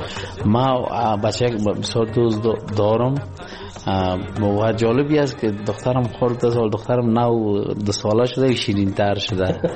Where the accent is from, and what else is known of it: Afghanistan